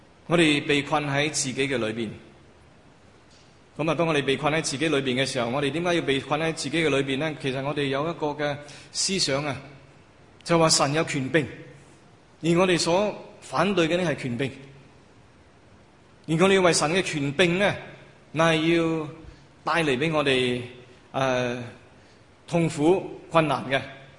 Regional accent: China; 人类上太空，不止我们中国人，上太空这个好事，表示我们的科技的能力。

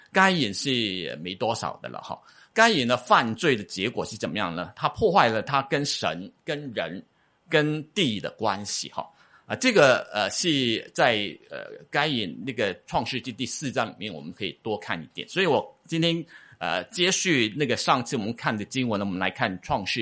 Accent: China; 有时候我们中国人是比较很容易觉得面子很重要齁

